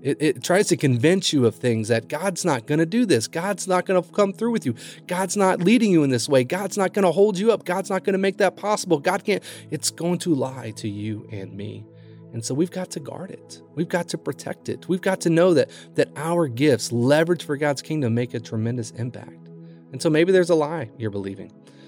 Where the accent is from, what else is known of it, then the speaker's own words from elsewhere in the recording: Kentucky, United States; Now, growing up in Kentucky, we had 3 wood-burning stoves growing up.